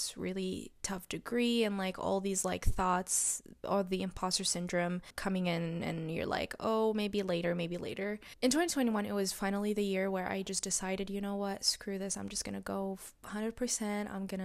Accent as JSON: {"language": "English", "country": "Mauritania", "tie": "born or raised there", "moved": "yes", "lives_now": "United States", "said": "Going from Mauritania to the US, it was a huge jump and a huge cultural shock, because I remember growing up in Mauritania, there were very specific beauty standards."}